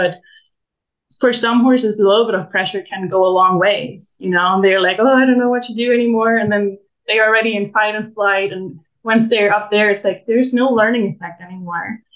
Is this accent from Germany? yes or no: yes; Germany; English is a second language; moved away as an adult; I'm originally from Germany and I was never exposed before I came here a couple of years back to actually wild and unhandled horses.